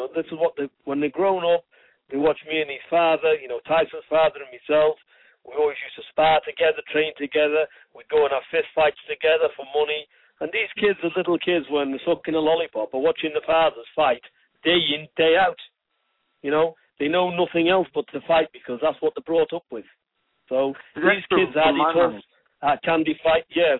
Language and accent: English; England, United Kingdom; born there; we do come from travelling people, and our background is Irish. We come from Irish ancestry. We was born in England, but our fathers and grandparents are from Ireland.